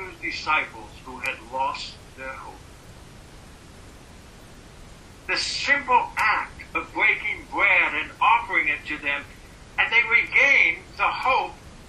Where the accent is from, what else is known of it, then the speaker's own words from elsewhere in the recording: Indiana, United States; When I was growing up in Indiana